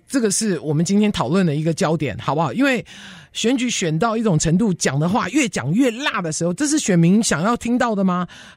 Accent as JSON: {"language": "Chinese", "country": "Taiwan", "said": "我从台湾来的，我看到那个什么直播都说各位宝宝"}